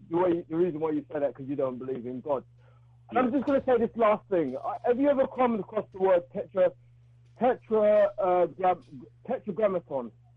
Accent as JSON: {"language": "English", "region": "London", "country": "United Kingdom", "tie": "born or raised there", "said": "I grew up in East London, you know, in England, I have to say it, I grew up in this country, England."}